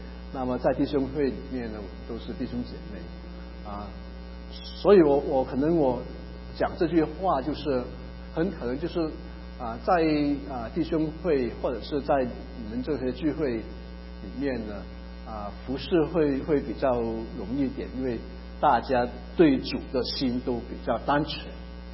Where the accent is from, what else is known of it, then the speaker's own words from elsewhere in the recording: Malaysia; first language Cantonese; 我是从马来西亚来的广东人，我会讲广东话，可是我们在学校念书是用这个国语的，所以我平时都是念书都用国语